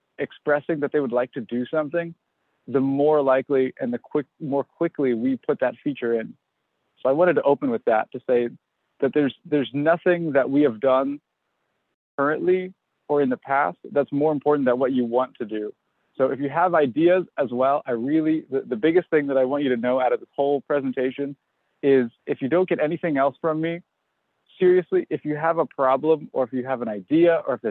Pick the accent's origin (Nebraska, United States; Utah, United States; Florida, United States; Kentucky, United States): Kentucky, United States; I'm from Kentucky, and I have so many great memories of working with the NLS and the KTBL in Kentucky.